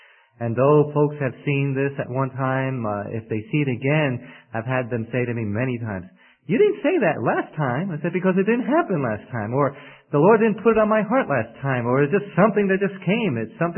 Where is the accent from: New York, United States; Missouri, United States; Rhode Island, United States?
New York, United States; New York City; accent: New York; I'm from New York City. Perhaps some of you have probably already detected that by my accent. I do try to say my R's.